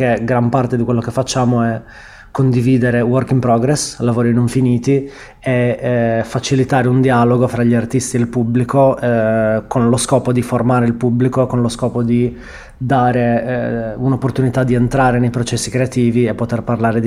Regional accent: Sassari, Sardinia, Italy; io sono di Sassari

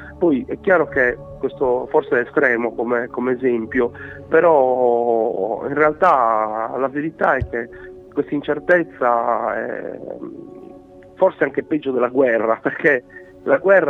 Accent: Seneghe, Sardinia, Italy; la cosa più bella che ho visto al mio paese, a Seneghe, è che noi abbiamo una tradizione

